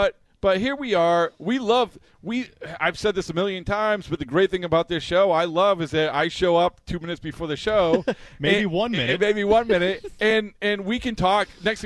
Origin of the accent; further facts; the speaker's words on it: East of England, United Kingdom; In Essex, my hometown.